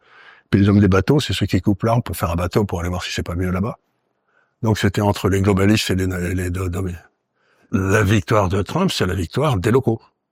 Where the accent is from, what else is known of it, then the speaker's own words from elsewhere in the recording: France; Ni avec les Italiens, ni, c'est pas que c'est mieux, je suis français